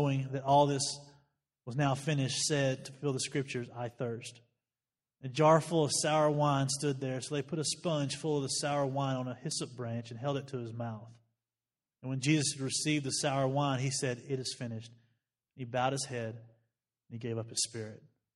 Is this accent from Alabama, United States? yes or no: yes; Alabama, United States; I'm from Alabama and haven't been here as long as Neil, so I'll use terms like y'all and stuff a lot, so just bear with that.